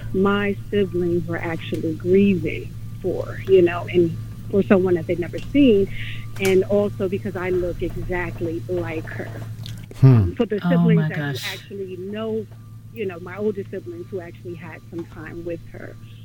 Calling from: Westchester, New York, United States; from Westchester.

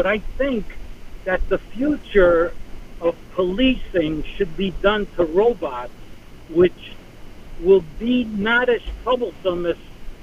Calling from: Long Island, New York, United States; I'm calling from Long Island.

